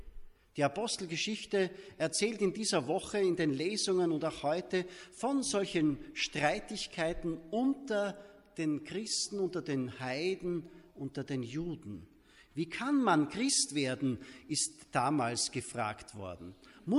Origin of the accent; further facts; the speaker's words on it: St. Jakob im Walde, Styria, Austria; aus meiner näheren Heimat Ratten und St. Jakob im Walde, wo ich her bin